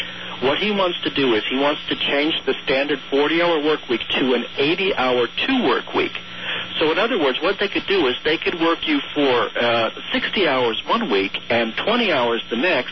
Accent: Connecticut, United States; I'm from Connecticut myself, but I can't stand the man

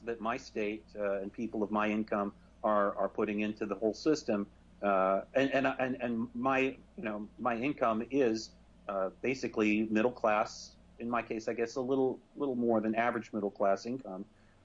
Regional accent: New York, United States; As a New Yorker, I really, you know, my vote doesn't count nearly as much

